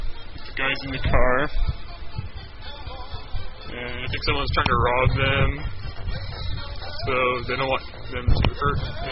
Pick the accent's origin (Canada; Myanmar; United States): Canada; I said Zed, now people are going to yell at me because I'm Canadian.